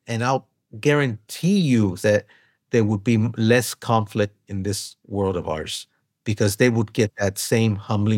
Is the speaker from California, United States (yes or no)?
yes; California, United States; because it's my home state, California.